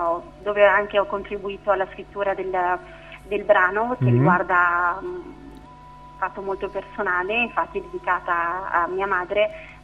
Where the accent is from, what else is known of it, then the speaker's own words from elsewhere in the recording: Lombardy, Italy; vengo dalla provincia di Como, in paesino, adesso abitiamo in Valle di Intelvi